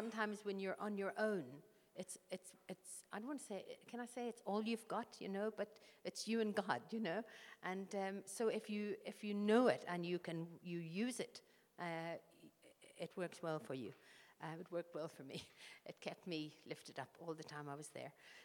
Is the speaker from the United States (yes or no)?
no; Ireland; I'm Irish, I'm not English, so it was 2 months in England, and that was very stressful for me.